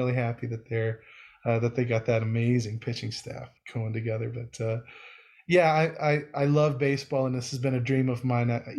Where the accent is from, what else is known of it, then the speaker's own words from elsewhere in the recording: Seattle, Washington, United States; but I grew up in Seattle, so I mean, I was a '90s kid